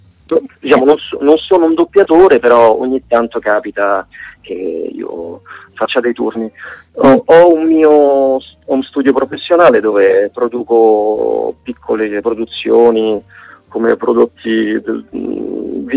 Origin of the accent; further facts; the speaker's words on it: Rome, Lazio, Italy; romano, quindi diciamo io ho un curriculum abbastanza lungo in questo senso, perché ho 43 anni che sono romano